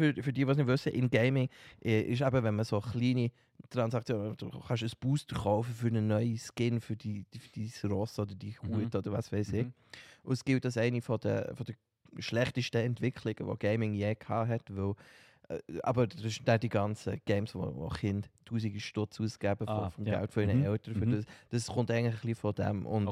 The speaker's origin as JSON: {"language": "German", "country": "Switzerland", "said": "als Schweizer sind wir recht verschont geblieben."}